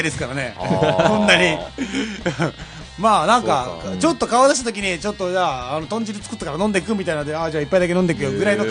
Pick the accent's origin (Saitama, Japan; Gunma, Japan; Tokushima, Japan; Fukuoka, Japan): Saitama, Japan; Urawa; 僕浦和ですから実家、